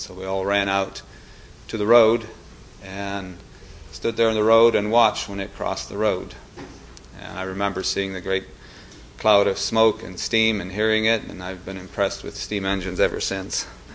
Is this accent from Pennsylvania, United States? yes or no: yes; Atlantic, Pennsylvania, United States; born there; I was born in Crawford County, Pennsylvania, in the little village of Atlantic. It was a quiet little town. It had a gas station, a Methodist church, a grocery store, and not much else.